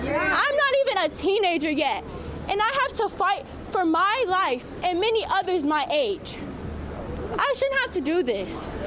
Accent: Louisiana, United States; I'm traveling here from Southwest Louisiana. I have to come all the way out here just to fight for clean air in my communities.

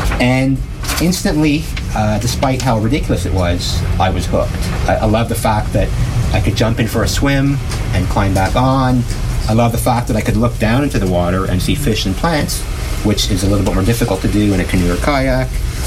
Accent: Ontario, Canada; I'm from Ontario. I've camped a lot.

